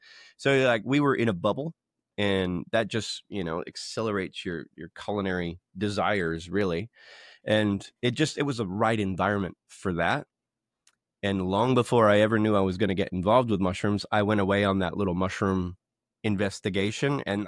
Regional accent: Midland, Texas, United States; I come from West Texas, lots of barbecue and lots of oil out there.

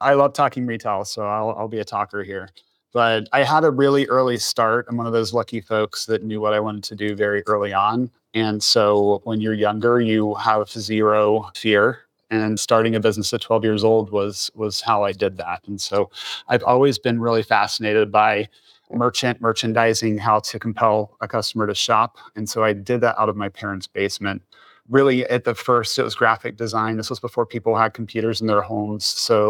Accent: Ravenswood, West Virginia, United States; now in Columbus, United States; Ravenswood, West Virginia. I'm originally from Ravenswood, West Virginia.

